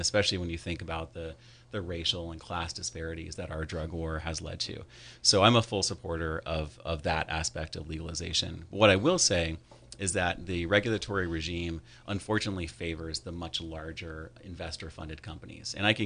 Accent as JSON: {"language": "English", "region": "California", "country": "United States", "tie": "born or raised there", "said": "I went to high school here in Sonoma County at El Molino. I'm from Sonoma County."}